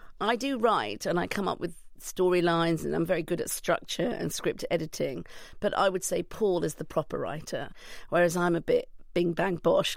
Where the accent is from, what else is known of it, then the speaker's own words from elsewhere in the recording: England, United Kingdom; I loved growing up in England as a child.